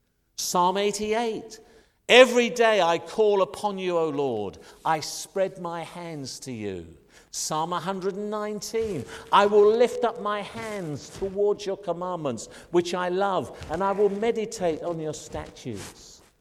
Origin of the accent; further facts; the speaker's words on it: United Kingdom; And I'm proud to say I'm British.